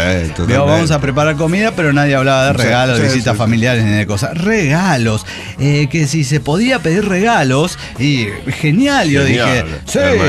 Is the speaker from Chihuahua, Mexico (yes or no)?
no; Mexico City, Mexico; del DF mexicano.